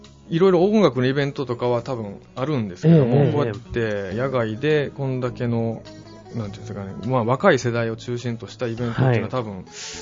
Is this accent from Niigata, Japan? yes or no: yes; Nagaoka, Niigata, Japan; 僕がもともと長岡で生まれ育って、まあ、30年になるんですけども、